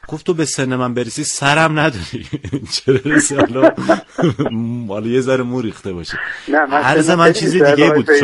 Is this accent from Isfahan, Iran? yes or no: yes; Isfahan, Iran; من خودم اصفهانیم. ما یه رگمون اصفهانیه